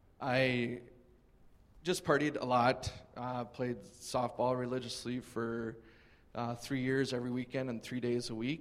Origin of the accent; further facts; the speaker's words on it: Madison, United States; I was born and raised here in Madison.